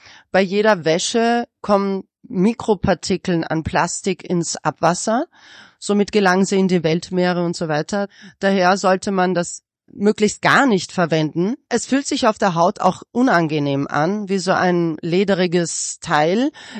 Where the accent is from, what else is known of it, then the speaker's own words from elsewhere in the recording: Turkey; now in Germany; Naja, wir haben einen türkischen Background. Wir sind aus der Türkei, wir leben schon ewig hier, aber sind mit diesen Produkten quasi aufgewachsen.